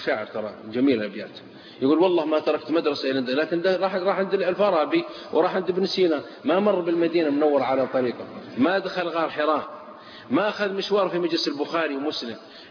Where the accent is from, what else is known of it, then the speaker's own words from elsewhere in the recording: Saudi Arabia; بعض الأخوة عندنا في السعودية